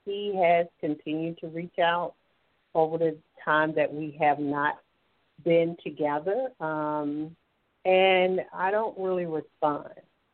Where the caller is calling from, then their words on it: Alabama, United States; I'm calling from Alabama.